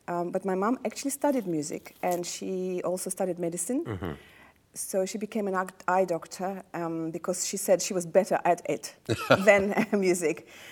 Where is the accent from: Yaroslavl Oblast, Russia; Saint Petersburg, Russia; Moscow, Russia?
Yaroslavl Oblast, Russia; Yaroslavl; English is a second language; also born or lived in Tashkent, Uzbekistan; now in Australia; I was born in Uzbekistan, in Tashkent, which was a republic of Soviet Union at the time. And when I was four, we moved to a place called Yaroslavl, which is a town on the Volga River